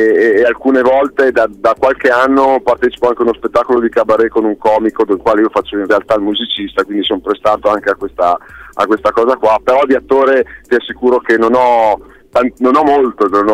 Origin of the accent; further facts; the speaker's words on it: Milan, Lombardy, Italy; io sono un trentino importato, in realtà sono un milanese, ho molti amici giù